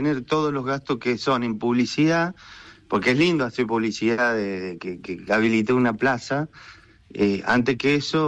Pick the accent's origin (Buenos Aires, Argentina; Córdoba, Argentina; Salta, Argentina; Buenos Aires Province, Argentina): Córdoba, Argentina; yo soy cordobés